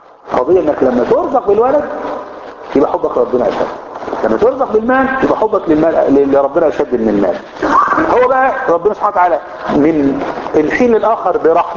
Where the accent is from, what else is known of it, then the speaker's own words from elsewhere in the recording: Egypt; احنا مصريين ومصري ده ليه عزة